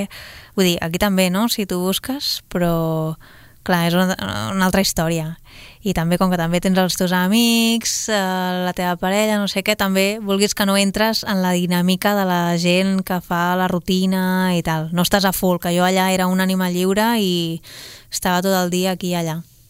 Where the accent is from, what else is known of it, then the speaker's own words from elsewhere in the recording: Sabadell, Catalonia, Spain; és un plaer estar aquí a Ràdio Sabadell, com sempre, la ràdio de la meva ciutat. Soc sabadellenca, orgull sabadellenc de ser d'aquí